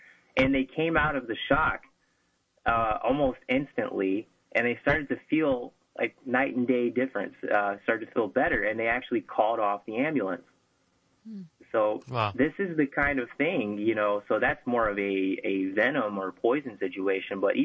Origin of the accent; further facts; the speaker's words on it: Tennessee, United States; I mean, I was growing up in Tennessee, and you know, it's kind of all four seasons over there